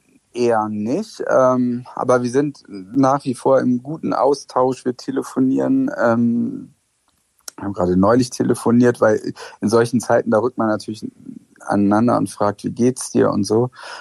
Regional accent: West Germany, Germany; für mich als Wessi, ich hatte mich ja verliebt in Ulf und ich bin dann nach Friedrichshain, Ost-Berlin gezogen

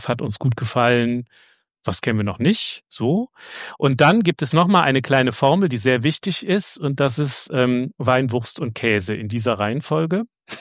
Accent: Germany; dann bin ich als ordentlicher deutscher Bürger

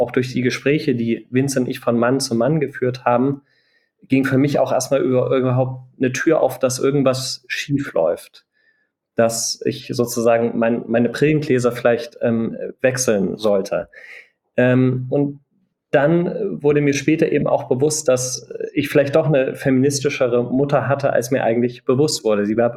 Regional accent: Bavaria, Germany; ich bin auch in Mittelfranken im Umfeld aufgewachsen, in dem schon auch eher klassischere Rollenverständnisse präsent waren, sowohl bei Frauen als auch bei Männern.

